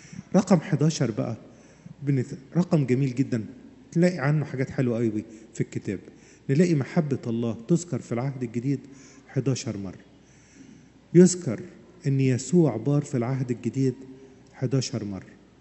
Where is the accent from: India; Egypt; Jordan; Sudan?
Egypt; Upper Egypt; عندنا في الصعيد